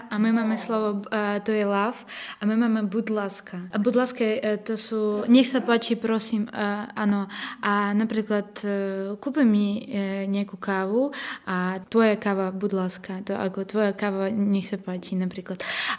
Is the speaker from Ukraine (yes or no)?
yes; Ukraine; Slovak is a second language; A ja, že wow, my máme takú unikálny jazyk a ja som veľmi hrdá, že som Ukrajinka.